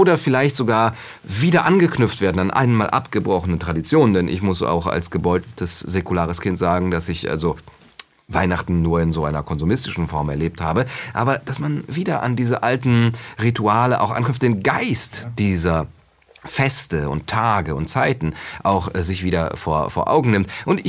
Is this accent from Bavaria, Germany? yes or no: no; Cologne, North Rhine-Westphalia, Germany; ich entschuldige mich als Kölner natürlich für das Gebaren dieser Herren